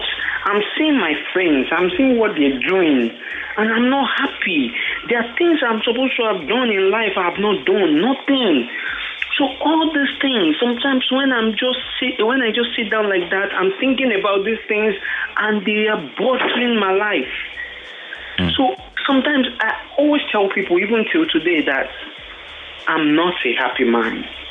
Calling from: Lekki, Lagos, Nigeria; I'm calling from Lekki.

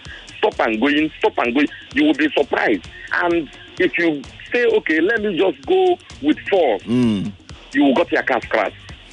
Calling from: Lagos, Nigeria; calling from Apple Junction.

